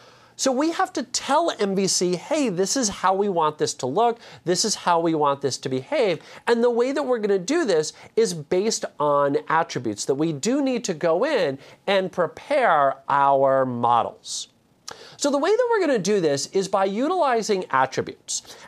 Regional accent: New Jersey, United States; I'm originally from New Jersey, and if you're familiar with sort of that region of the US, we have a propensity to talk quickly.

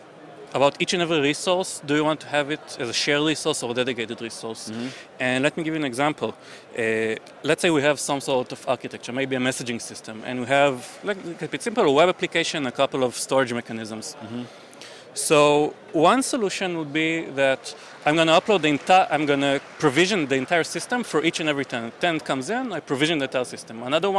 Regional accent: Israel; I'm a software architect. I'm from Israel.

